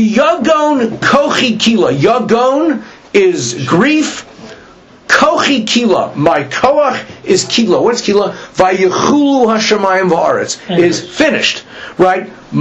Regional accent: Pittsburgh, Pennsylvania, United States; She's a professor of English at University of Pittsburgh. I'm from Pittsburgh.

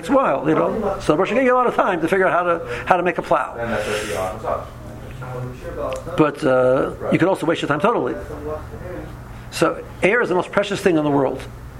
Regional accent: Cleveland, Ohio, United States; When I grew up in Tells, Cleveland, they would speak by a chasna.

